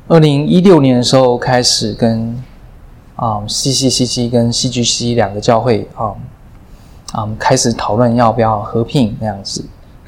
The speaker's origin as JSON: {"language": "Chinese", "country": "Hong Kong", "tie": "born or raised there", "also_born_or_lived": "Taiwan", "moved": "as an adult", "lives_now": "United States", "said": "我是在台湾出生，中学时候就搬到香港去住，在香港长大。在我小的时候，20岁之前，我的北方就可能就是深圳跟广州而已。"}